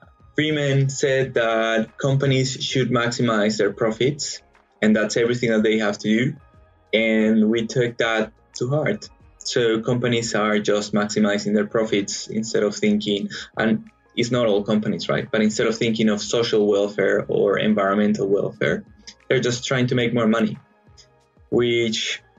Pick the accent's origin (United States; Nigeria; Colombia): Colombia; English is a second language; So I'm originally from Colombia.